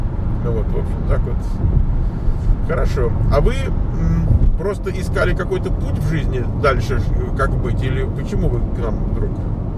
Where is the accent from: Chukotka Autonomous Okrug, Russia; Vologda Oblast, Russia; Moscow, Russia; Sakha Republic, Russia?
Moscow, Russia; moved away as an adult; Ты знаешь, в 20 лет я приехал в Киев из Москвы.